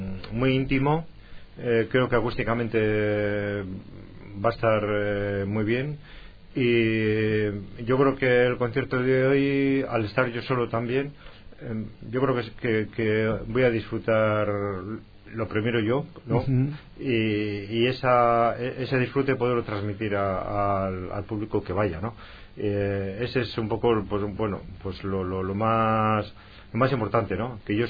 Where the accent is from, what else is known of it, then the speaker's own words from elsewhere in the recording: Portugalete, Basque Country, Spain; born there; soy nacido en Portugalete, que está justo en la otra margen de la ría.